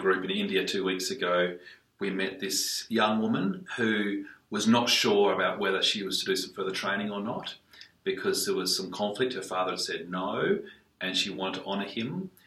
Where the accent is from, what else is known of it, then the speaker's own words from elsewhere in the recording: Italy; now in Australia; I'm not sure that growing up in Italy or even growing up here in Australia that people really get that.